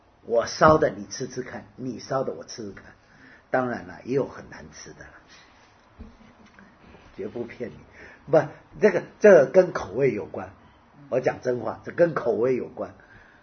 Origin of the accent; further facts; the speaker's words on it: Jiangnan, China; 我们江南人茴香是放一点点